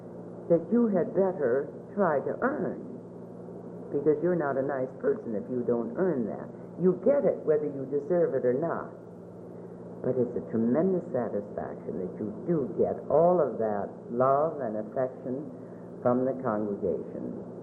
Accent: Chicago, Illinois, United States; Now, I came from Chicago with three brothers, and knew nothing about baseball, which was surprising because we did indulge in many sports.

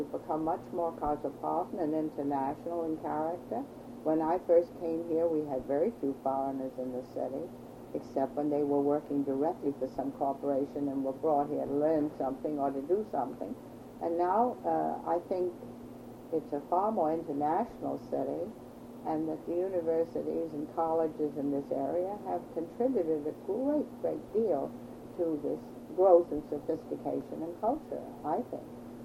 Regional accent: United States; But I think that my emphasis is still as an American.

